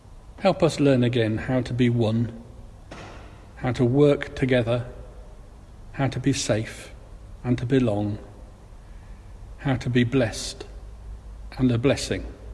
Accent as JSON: {"language": "English", "town": "Bristol", "region": "South West England", "country": "United Kingdom", "tie": "born or raised there", "said": "Edward Colston in my hometown of Bristol"}